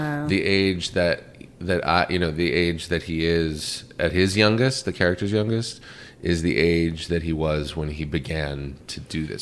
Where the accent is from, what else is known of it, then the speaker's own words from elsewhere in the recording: Pittsburgh, Pennsylvania, United States; I grew up in Pittsburgh, PA.